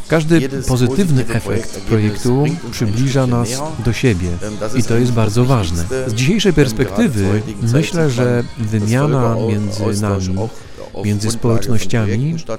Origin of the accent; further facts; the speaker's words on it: Germany; Polish is a second language; now in Wrocław, Poland; my jako Serbo-Łużyczanie, my uczymy się słowiańskich języków dużo szybciej. Mieszkając we Wrocławiu, nauczyłem się trochę mówić po polsku.